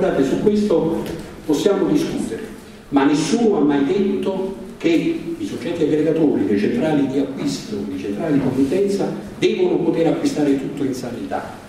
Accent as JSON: {"language": "Italian", "town": "Naples", "region": "Campania", "country": "Italy", "said": "io sono napoletano"}